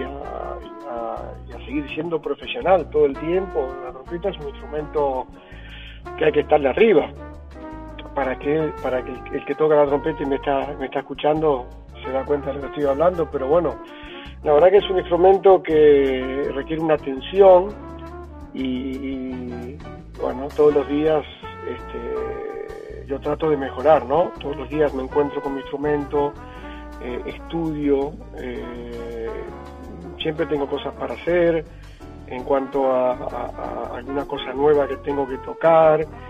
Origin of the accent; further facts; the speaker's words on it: Río Gallegos, Santa Cruz, Argentina; yo me crié en la Patagonia, en una ciudad que se llama Río Gallegos